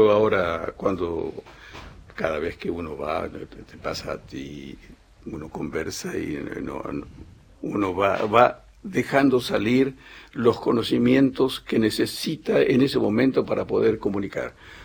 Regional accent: Buenos Aires, Argentina; mi papá era mestizo guaraní. Yo fui criado como un chico de Buenos Aires, yo nací en Buenos Aires, pero tengo toda la caracterología de un muchacho que nació en el monte.

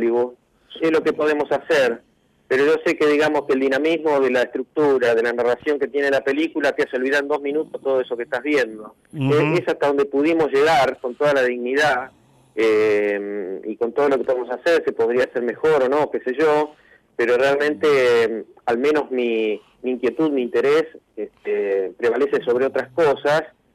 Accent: Argentina; yo me considero muy argentino

